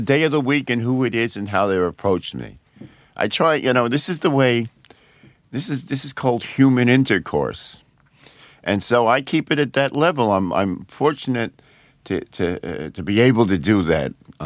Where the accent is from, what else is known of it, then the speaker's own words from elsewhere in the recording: United States; I was raised black in America, so I have plenty of experience with that.